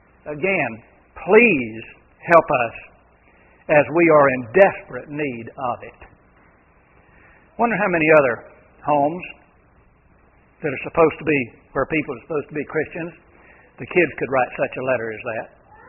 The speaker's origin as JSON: {"language": "English", "town": "Bell", "region": "Florida", "country": "United States", "tie": "born or raised there", "said": "I was raised in North Florida, big city of Belle, population of 100, and I live 2 miles out of town. So, a country boy."}